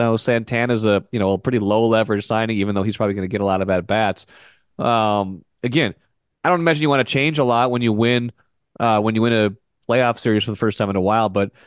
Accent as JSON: {"language": "English", "region": "Minnesota", "country": "United States", "said": "I feel like I'm kind of like instinctively as a Minnesotan, I'm like always bracing for the bad thing to happen"}